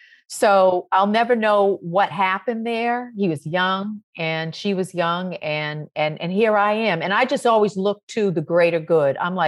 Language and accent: English; Roxbury, Massachusetts, United States; Like I grew up in Roxbury, Massachusetts. Like we love to dance.